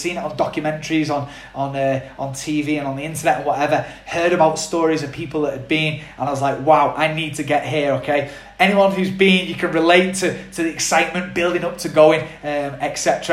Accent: Widnes, North West England, United Kingdom; there was a few guys out there that I knew from my hometown, Widnes, and a few of the guys from Manchester as well.

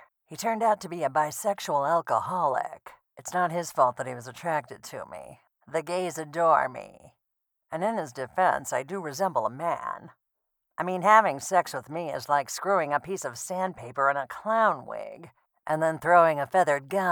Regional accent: Lima, Ohio, United States; born there; Not at all. I was born in Lima, Ohio.

